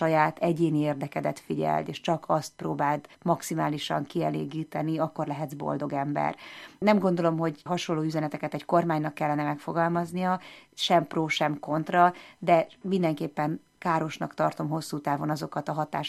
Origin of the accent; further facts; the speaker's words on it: Szeged, Csongrád-Csanád, Hungary; És aztán jön az, hogy szegedi vagyok, majd az, hogy magyar, aztán, hogy európai